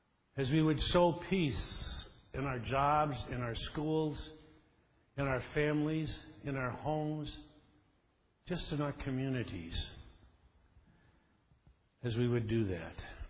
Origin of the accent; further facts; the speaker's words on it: Forest Park, Illinois, United States; I grew up in a suburb of Chicago, Forest Park, Illinois. I grew up in St. John's Lutheran Church at Forest Park.